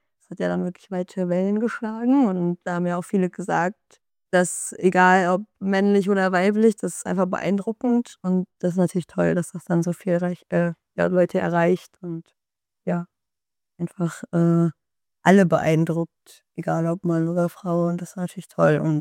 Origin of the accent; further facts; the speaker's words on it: Krefeld, North Rhine-Westphalia, Germany; Also ich komme ja ursprünglich aus NRW, bin in Krefeld aufgewachsen